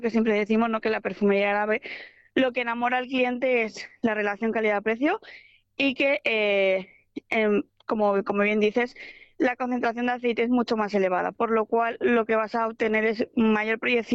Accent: Valencia, Valencian Community, Spain; Valencia, sí. Yo soy valenciana.

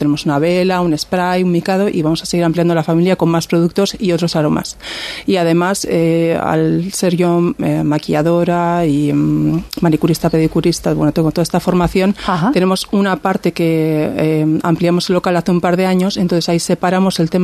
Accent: Basque Country, Spain; Sí, bueno, nosotras somos del Antiguo de toda la vida.

